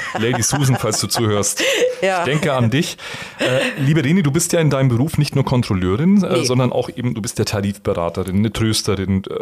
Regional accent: Bavaria, Germany; als Franke

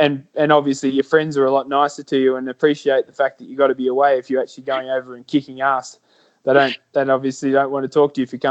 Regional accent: Australia; I much prefer to live in Australia. I love Australia. You know, it's my home. Yeah. It's where you grow up, your family, your friends.

